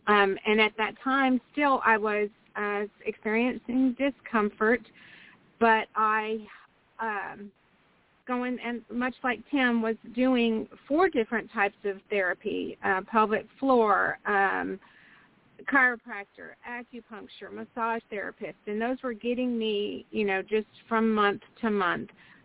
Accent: Houston, Texas, United States; So so this, so I'm from the Houston area. I'm outside Houston in Texas.

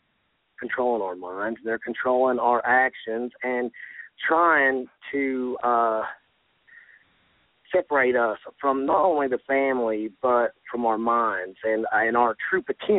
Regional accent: West Virginia, United States; now in Chicago, United States; I live in Chicago, and that's why everybody has their space. No, I'm from West Virginia. I like to talk to everybody.

